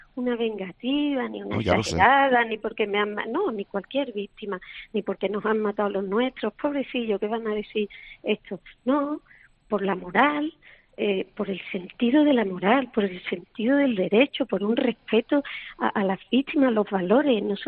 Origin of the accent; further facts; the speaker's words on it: Spain; como española, creo que puedo sí exigirle al presidente de mi gobierno